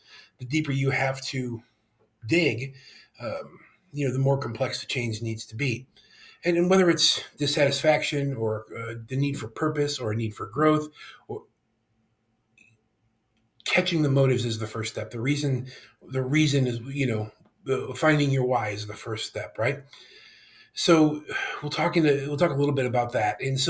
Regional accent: United States; And as an American, I know how good we have it.

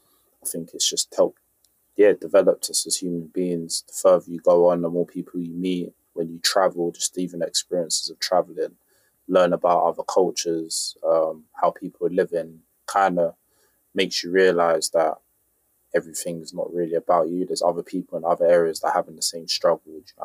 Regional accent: Nigeria; Obviously, like we're both from Nigeria, so maybe like doing something in Africa.

